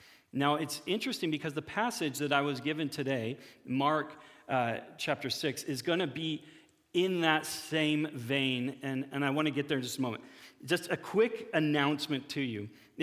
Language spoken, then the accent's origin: English; Canada; Well, we are Canadian, so it does seem to kind of fit that ethos.